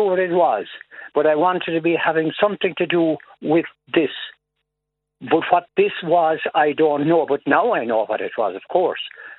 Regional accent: Castlegregory, County Kerry, Ireland; I'm from Castle Gregory.

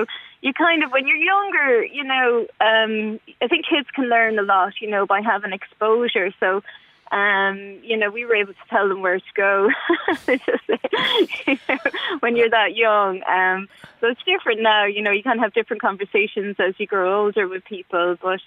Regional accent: Dublin, Leinster, Ireland; I am of mixed ethnicity as well. I was born in Ireland 42 years ago

